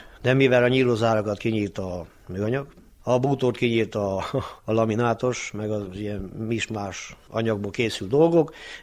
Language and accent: Hungarian; Somosd, Mureș County, Romania; somosdi lakós, itt születtem, itt élek